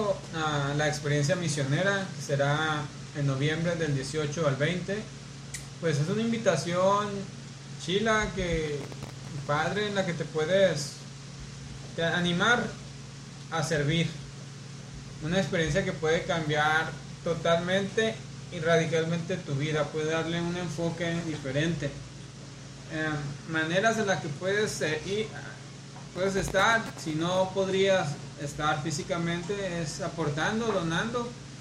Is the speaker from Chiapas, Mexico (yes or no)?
no; Culiacán, Sinaloa, Mexico; los que somos de aquí de Culiacán